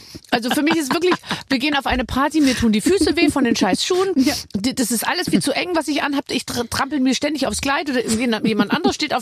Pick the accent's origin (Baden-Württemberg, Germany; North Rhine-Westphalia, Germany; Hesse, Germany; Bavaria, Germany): Bavaria, Germany; Oh, ich komme ja aus Bayern.